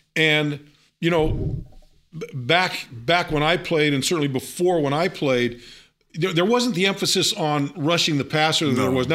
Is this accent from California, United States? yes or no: yes; Milpitas, California, United States; I grew up in Milpitas. I played at Milpitas High School